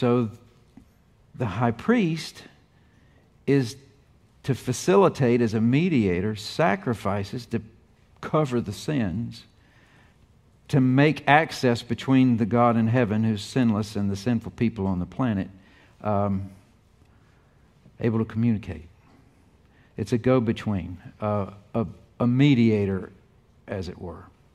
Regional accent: United States; I don't have access to the president as an American, even though I voted for him.

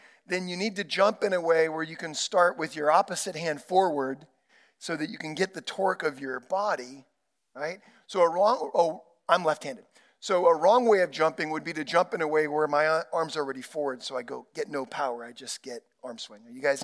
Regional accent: Santa Rosa, California, United States; because I grew up in Santa Rosa, and there was no men's volleyball, no, you know, boys volleyball club team, no high school team, none of that stuff.

